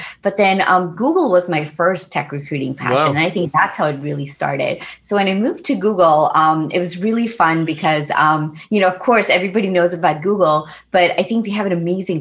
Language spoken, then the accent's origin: English; India; I'm Indian, but for us, it was, you know, English was the first language. Then I moved back and learned Hindi.